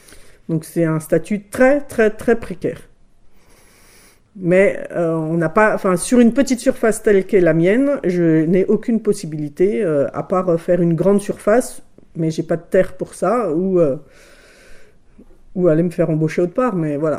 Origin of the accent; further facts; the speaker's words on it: Île-de-France, France; Alors, j'ai grandi principalement en banlieue parisienne, dans le Val d'Oise. Mais Nord-Val d'Oise, c'était ses limites entre campagne et ville, quoi.